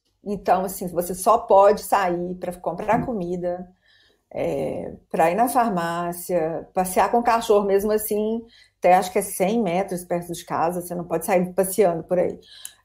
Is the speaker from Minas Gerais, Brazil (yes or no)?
yes; Minas Gerais, Brazil; now in Spain; Espanha é mais ou menos a mãe de Minas, eu sou mineira.